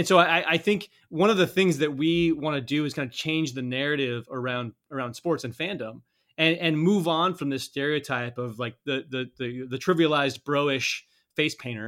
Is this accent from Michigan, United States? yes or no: no; Colorado, United States; And of course, you know, I'm not on the Denver Broncos. I grew up in Colorado.